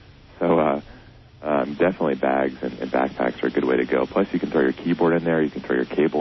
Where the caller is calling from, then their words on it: Los Angeles, California, United States; We're based out of Taiwan, and Shuttle US is based out of LA here, where I'm calling from.